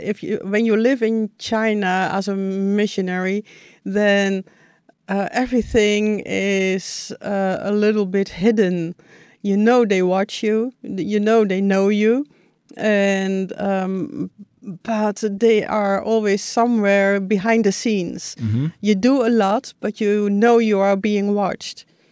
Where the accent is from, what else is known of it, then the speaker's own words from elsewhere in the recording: Netherlands; English is a second language; I'm from the Netherlands.